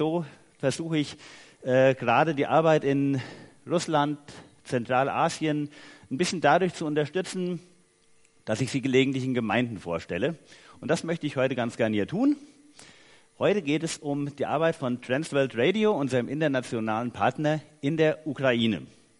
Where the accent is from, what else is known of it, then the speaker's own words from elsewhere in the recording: Haiger, Hesse, Germany; Ich komme aus Haiger Sechshelden und bin verheiratet, habe zwei Mädels, 10 und 13 Jahre alt